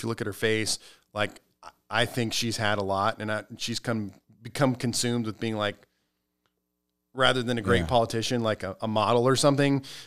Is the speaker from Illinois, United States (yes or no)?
no; Nebraska, United States; I'm from Nebraska. It is a fairly normal ranch farm thing to do.